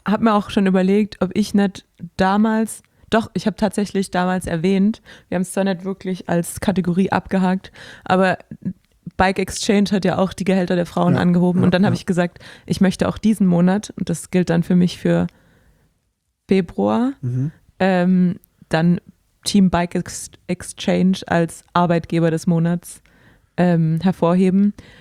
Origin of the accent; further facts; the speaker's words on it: Baden-Württemberg, Germany; das ist nämlich die Gefahr als Schwabe, wenn man dieses SCH unterdrückt